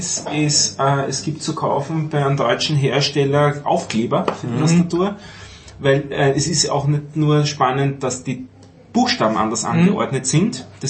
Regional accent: Austria; wie man bei uns in Österreich sagt

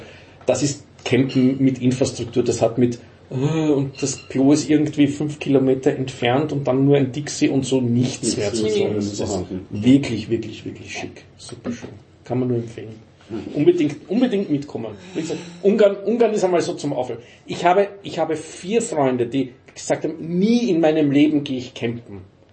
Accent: Vienna, Austria; Und als Wiener hatten wir ja einen gewissen Ruf.

